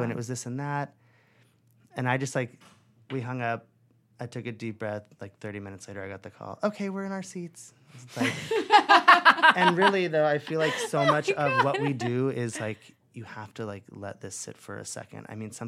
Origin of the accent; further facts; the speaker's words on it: California, United States; I grew up in California.